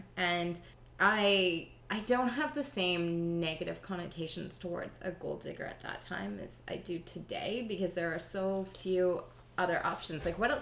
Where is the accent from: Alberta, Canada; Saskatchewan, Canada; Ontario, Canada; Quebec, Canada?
Alberta, Canada; Edmonton; But, because I am Canadian, always thought that I would just marry Prince William.